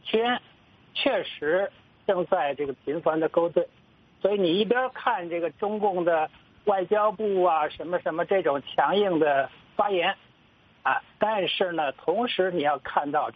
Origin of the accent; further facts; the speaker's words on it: China; 而我们中国人用到外国商品都非常贵，